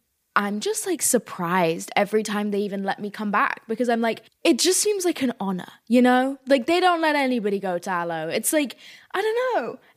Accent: South East England, United Kingdom; I am from Sussex, okay?

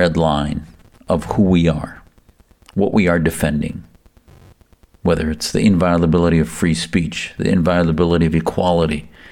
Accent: United States; to me as an American, as somebody who loves this country

